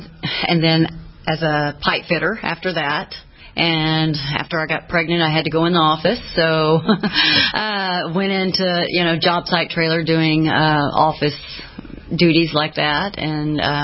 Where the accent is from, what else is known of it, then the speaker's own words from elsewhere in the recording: Houston, Texas, United States; Yeah, I was born in Houston, born and raised in Houston.